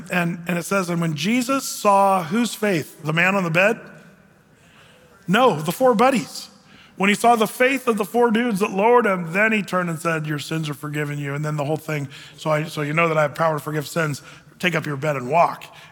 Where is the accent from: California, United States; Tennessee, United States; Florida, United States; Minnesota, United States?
California, United States; born there; I tried to tell a person from Tana once that I was born in California and it's not heaven.